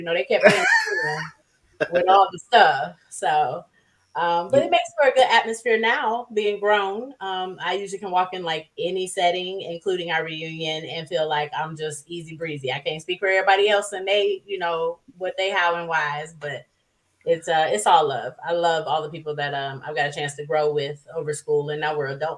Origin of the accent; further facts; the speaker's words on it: Michigan, United States; now in Texas, United States; I definitely didn't get the culture shock until I got to Texas.